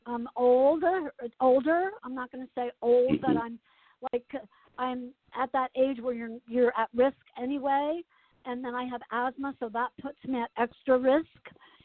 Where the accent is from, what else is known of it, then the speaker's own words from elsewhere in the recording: Asbury Park, New Jersey, United States; my community where I grew up in Asbury Park in New Jersey, the state of New Jersey.